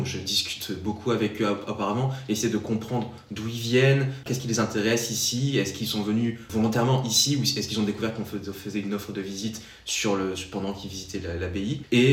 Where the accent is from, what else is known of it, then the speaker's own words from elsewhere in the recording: northern France, France; Moi, je viens du nord de la France